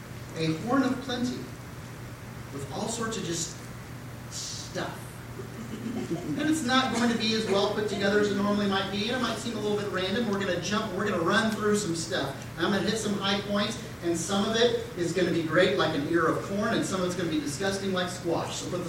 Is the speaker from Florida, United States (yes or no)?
yes; Orlando, Florida, United States; kind of runs the gamut of what was available as elementary school growing up in Orlando